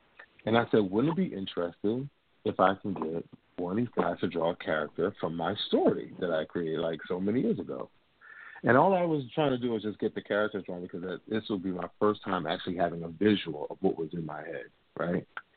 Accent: Atlantic City, New Jersey, United States; now in Newark, United States; I am originally from Atlantic City, New Jersey. I currently live in Newark, New Jersey.

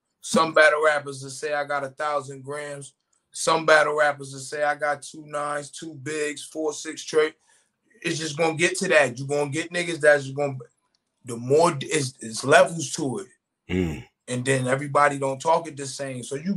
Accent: Hartford, Connecticut, United States; a lot of shit y'all don't recognize because I'm from Hartford. It ain't popular.

